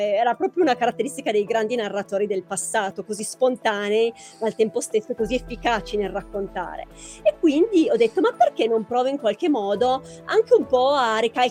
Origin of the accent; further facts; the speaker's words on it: Piedmont, Italy; sono piemontese al 100%, sempre vissuto qui, tra l'altro in provincia di Cuneo